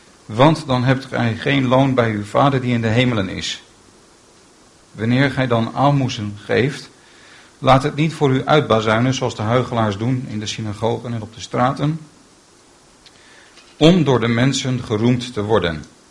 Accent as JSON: {"language": "Dutch", "town": "Aerdenhout", "region": "North Holland", "country": "Netherlands", "tie": "born or raised there", "also_born_or_lived": "Haarlem", "moved": "as an adult", "said": "En ik kom oorspronkelijk uit Noord-Holland. Ja. Ik ben geboren in Haarlem en ik ben opgegroeid in Aardenhout, gemeente Bloemendaal. En toen ik 18 was, ben ik gaan studeren in Brussel en daarna in Amsterdam heb ik gestudeerd."}